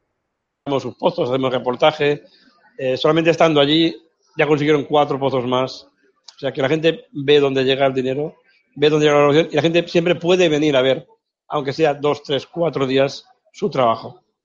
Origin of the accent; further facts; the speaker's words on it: Huesca, Aragon, Spain; pero soy de Huesca, soy bastante tozudo y ahí ando